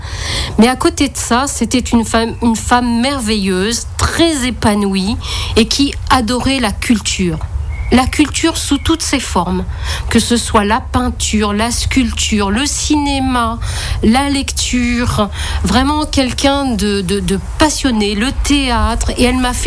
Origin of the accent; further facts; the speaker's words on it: Chartres, Centre-Val de Loire, France; born there; now in Avallon, France; Et je suis née à Chartres, au pays de Jean Moulin, où il y a une merveilleuse cathédrale. Et ma famille est d'origine bretonne.